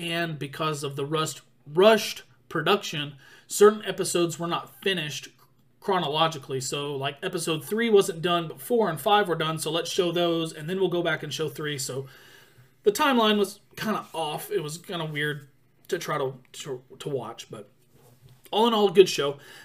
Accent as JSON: {"language": "English", "town": "Lubbock", "region": "Texas", "country": "United States", "tie": "born or raised there", "said": "is from my hometown of Lubbock, Texas."}